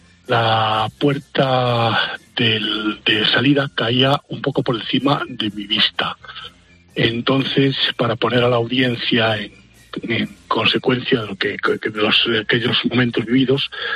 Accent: Ávila, Castile and León, Spain; yo soy de Ávila, entonces los aurenses tenemos una doctora de la iglesia, que es Santa Teresa de Jesús

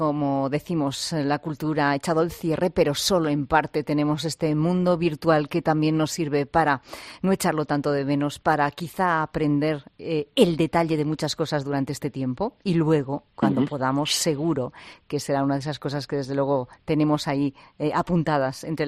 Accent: Maíde, Castile and León, Spain; Vamos a ver, yo lo hago con el pan de mi pueblo de Maíde, que para eso mi padre fue panadero

